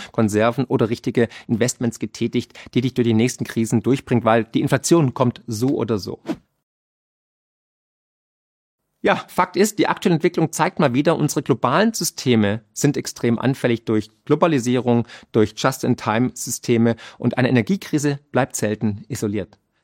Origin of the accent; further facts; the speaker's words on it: Baden-Württemberg, Germany; Mein Rat ist als Schwabe natürlich